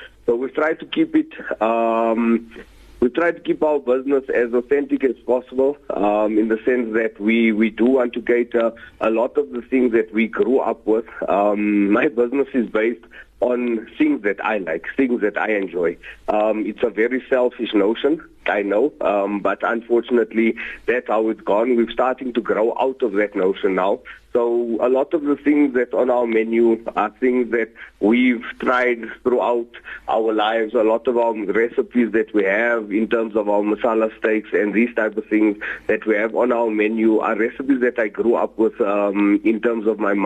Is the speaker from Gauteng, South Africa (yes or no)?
yes; Benoni, Gauteng, South Africa; I'm originally from Benoni. We grew up around places like Uzma's, Mo's Food Wagon, Mr. Chubb's, Chivago's. These are the type of places we grew up around in Benoni